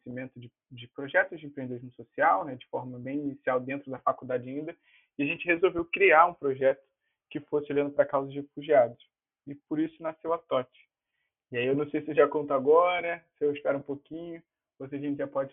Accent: Rio de Janeiro, Brazil; A gente é do Rio, então a gente começou nossas operações no Rio

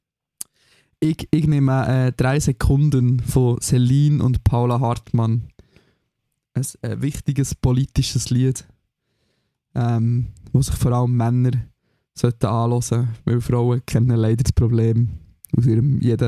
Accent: Switzerland; now in Germany; Voll, ich als Schweizer dachte, ja, fuck, ich muss die J-Tabletten holen.

